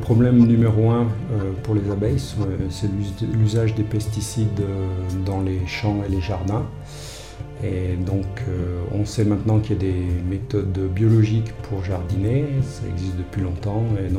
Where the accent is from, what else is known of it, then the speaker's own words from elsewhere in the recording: Auvergne-Rhône-Alpes, France; also born or lived in United States; J'ai travaillé plus de 20 ans aux États-Unis et je suis rentré au pays puisque je suis originaire de la Tarentaise.